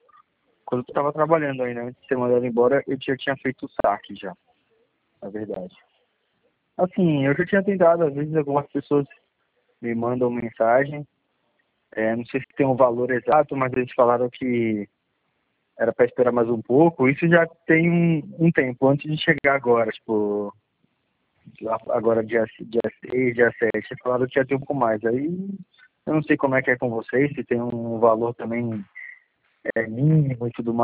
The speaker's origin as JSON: {"language": "Portuguese", "town": "Cubatão", "region": "São Paulo", "country": "Brazil", "tie": "born there", "lives_now": "São Vicente, Brazil", "said": "Eu nasci em Cubatão, mas aí."}